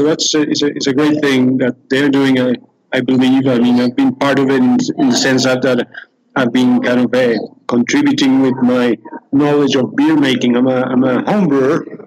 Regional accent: Colombia; English is a second language; also born or lived in Europe; I'm Colombian Irish, and I had the opportunity to leave the country, and I stayed in Europe for about 10 years.

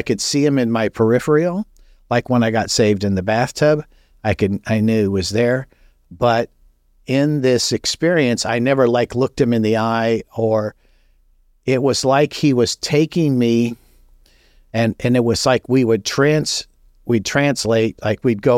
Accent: Los Angeles, California, United States; I was raised in Los Angeles, and I didn't like the city.

